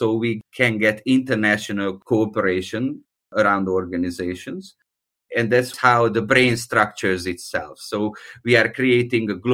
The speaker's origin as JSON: {"language": "English", "region": "Budapest", "country": "Hungary", "second_language": "English", "said": "So I'm from Budapest, Hungary."}